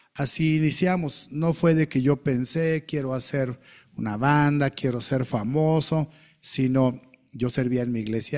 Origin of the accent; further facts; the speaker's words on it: Mexico City, Mexico; moved away as an adult; now in Tlaxcala, Mexico; la ciudad de Tlaxcala está a 1 hora 50 minutos de la Ciudad de México, donde yo nací y donde viví hasta hace 20 años que me trasladé a esta ciudad.